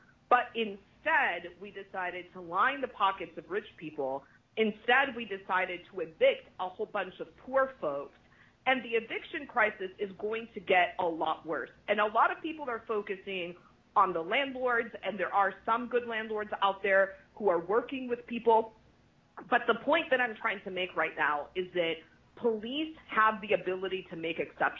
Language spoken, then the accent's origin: English; Italy; now in United States; Because I'm from Italy.